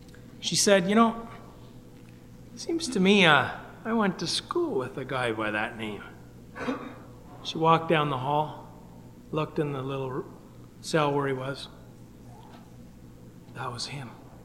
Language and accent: English; Ottawa, Ontario, Canada; I had the privilege of growing up in Ottawa as a young boy and going to the gospel meeting.